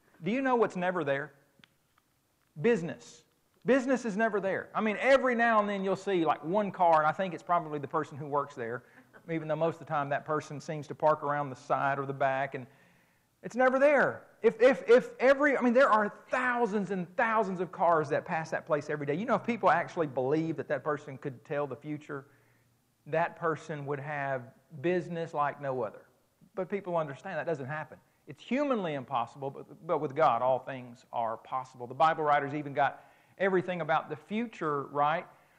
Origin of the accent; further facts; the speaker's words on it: Oklahoma, United States; now in Alabama, United States; You know, I live down there in Alabama. I grew up in Oklahoma, which is crazy enough.